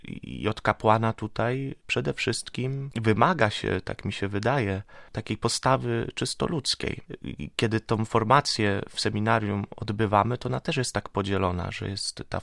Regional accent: Świnoujście, West Pomeranian Voivodeship, Poland; usłyszała, że jestem ze Świnoujścia i że jakoś postaram się jej załatwić

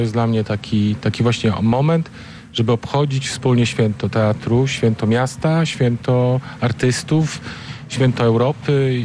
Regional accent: Szczecin, West Pomeranian Voivodeship, Poland; now in Goleniów, Poland; przyjechałem ze Szczecina do Goleniowa, przeniosłem się.

